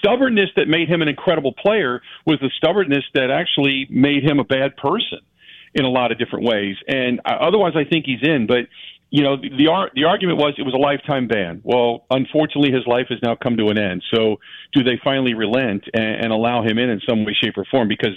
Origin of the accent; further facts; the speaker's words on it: Cincinnati, Ohio, United States; And growing up in Cincinnati and idolizing everybody with the Big Red Machine, you were either a bench fan or a Rose fan.